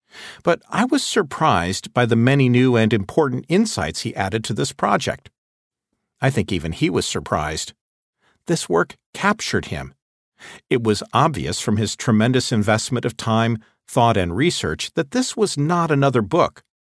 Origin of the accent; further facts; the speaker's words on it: Omaha, Nebraska, United States; I started listening to recordings of those classes in my car as I drove around my hometown of Omaha, Nebraska.